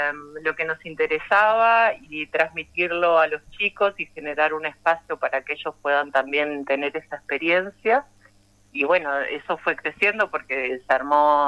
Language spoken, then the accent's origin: Spanish; Pedro Luro, Buenos Aires Province, Argentina; now in Villa Ventana, Argentina; soy de un pueblo, soy de Pedro Luro, nacida allá, y hace 15 años que me vine para esta zona para criar a mi hijo por acá, cerca de la naturaleza y de la montaña.